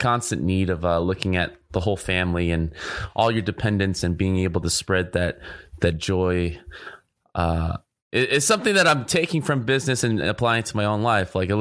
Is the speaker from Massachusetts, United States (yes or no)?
no; California, United States; I know you're based in Orange County. I grew up in Orange County as well.